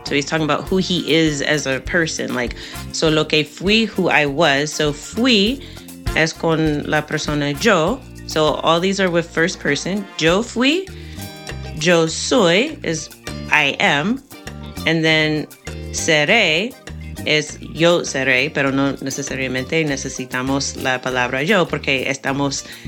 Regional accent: United States; growing up in America, but having, you know, being of African descent, we have this weird feeling that we came from somewhere else, but we don't know where.

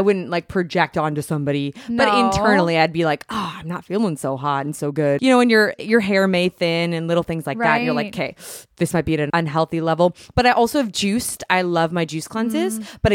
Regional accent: Salmon Arm, British Columbia, Canada; also born or lived in Thailand; And I was born and raised in Salmon Arm. And though I left and traveled, I taught in Thailand. Yeah. I moved to Thailand.

